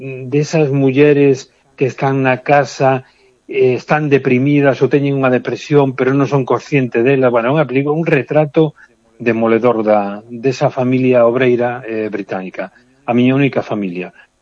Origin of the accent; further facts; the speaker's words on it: A Coruña, Galicia, Spain; para os que somos da Coruña, dos barrios da Coruña, é unha película moi personal